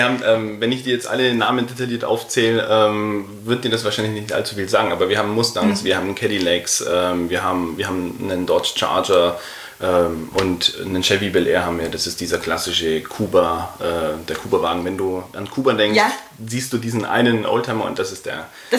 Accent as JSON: {"language": "German", "town": "Nuremberg", "region": "Bavaria", "country": "Germany", "said": "bin aus Nürnberg"}